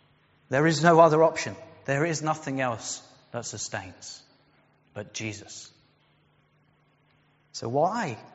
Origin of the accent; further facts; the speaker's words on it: Faroe Islands; I come from the Faroe Islands, so that's kind of appropriate.